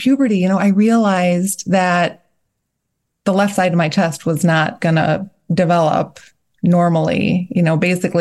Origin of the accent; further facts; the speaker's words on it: Chicago, Illinois, United States; You know, I grew up in the Chicago area.